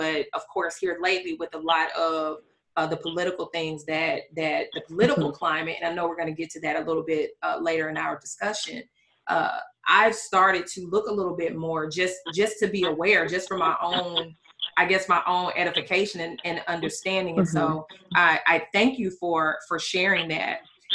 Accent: Alabama, United States; I grew up in Alabama, so I can say

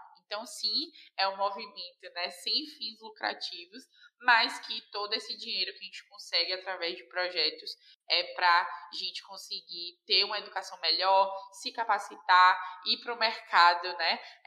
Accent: Salvador, Bahia, Brazil; Eu tenho 23 anos, nascida e criada em Salvador, lá na Bahia.

